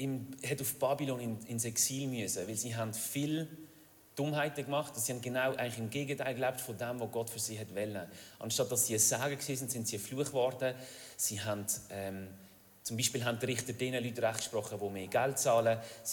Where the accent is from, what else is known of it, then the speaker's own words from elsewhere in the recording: Lausen, Basel-Landschaft, Switzerland; now in Pratteln, Switzerland; Ich bin in Lausen aufgewachsen und dann habe ich immer gedacht, nein, auf Bratteli. Und jetzt wohne ich in Bratteli